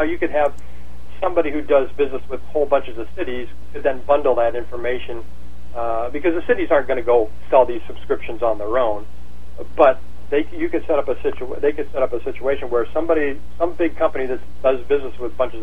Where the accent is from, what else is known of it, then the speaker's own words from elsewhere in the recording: Illinois, United States; I grew up in Illinois.